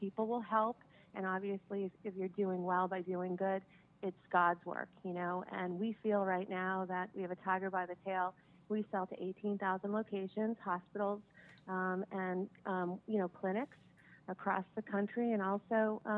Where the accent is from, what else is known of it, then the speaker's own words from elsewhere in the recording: Massachusetts, United States; now in Sudbury, United States; So I'm from Western Massachusetts. I live in Sudbury, Massachusetts.